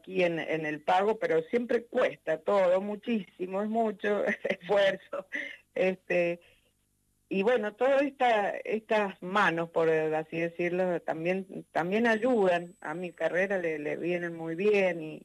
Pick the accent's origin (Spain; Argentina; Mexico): Argentina; San Rafael, Mendoza; Y en San Rafael, de donde soy oriunda, allí se la declaró patrimonio cultural.